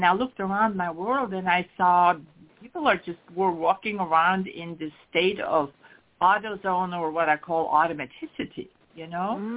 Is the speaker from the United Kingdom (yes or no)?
no; Switzerland; now in United States; that's ultimately then what led me to leave my home country, Switzerland, and basically move to the United States to explore this amazing world.